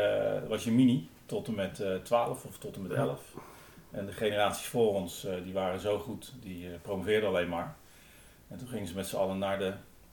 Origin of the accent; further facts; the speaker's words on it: Brielle, South Holland, Netherlands; ik ben in Rotterdam geboren, naast de Kuip. En na een jaar zijn mijn ouders verhuisd naar Brielen. Dat was toen een groeikern, net als Berkel nu is, of al een tijdje was. Dus we gingen ook in een premie-A-woning gingen we wonen.